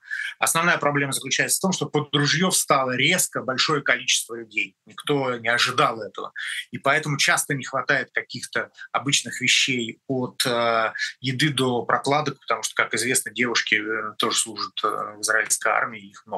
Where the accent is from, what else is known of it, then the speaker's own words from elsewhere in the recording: Russia; moved away as an adult; так как я россиянин, в анамнезе 53 года прожил в России, родился там и учился там, то, конечно, несмотря на то, что 8 лет уже здесь